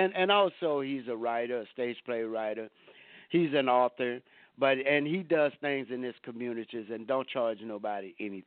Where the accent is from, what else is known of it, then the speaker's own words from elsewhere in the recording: Lake Charles, Louisiana, United States; I know one guy up there in my hometown. I was raised in a little town called Lake Charles, Louisiana.